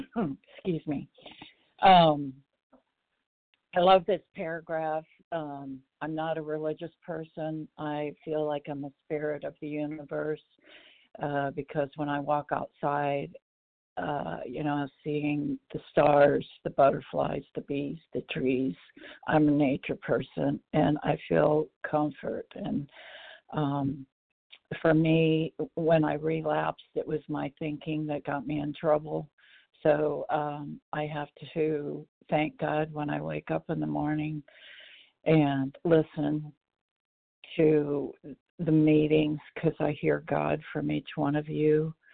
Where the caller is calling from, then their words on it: Katy, Texas, United States; from Katy, Texas.